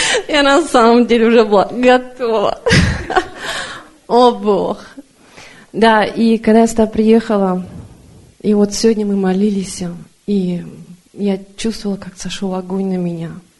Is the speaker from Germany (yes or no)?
yes; Germany; я тоже из Германии.